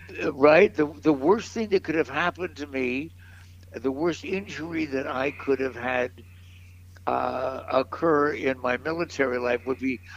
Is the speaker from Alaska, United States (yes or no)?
no; Leavenworth, Kansas, United States; born there; So every time I ever mentioned growing up that I was born in Leavenworth, Kansas, I would get lines like, "Oh, was your mom doing time?"